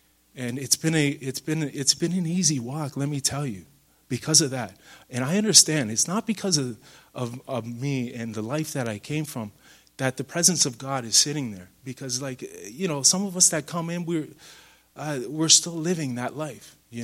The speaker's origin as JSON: {"language": "English", "region": "Ontario", "country": "Canada", "said": "I'm from Ontario, and I went to Bible college there"}